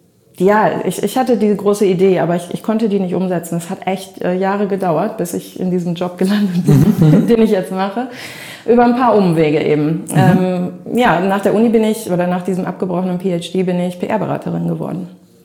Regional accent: Melle, Lower Saxony, Germany; Ja, ich bin in Melle groß geworden, als älteste von 4 Kindern. Melle ist bei Osnabrück, zwischen Osnabrück und Bielefeld.

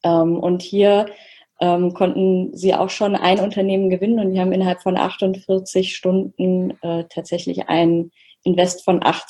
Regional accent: Oberursel, Hesse, Germany; Ich bin aus Oberursel.

